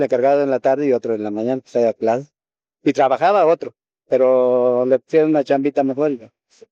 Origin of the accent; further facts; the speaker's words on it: Guerrero, Mexico; yo soy del estado de Guerrero, pero tengo unos familiares aquí en Morelos que siembran.